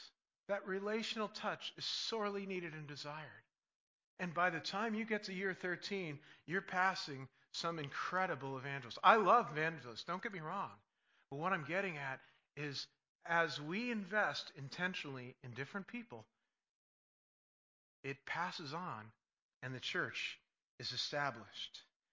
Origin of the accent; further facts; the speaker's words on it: New York, United States; I grew up outside of New York, which is even more aggressive than New Jersey, right?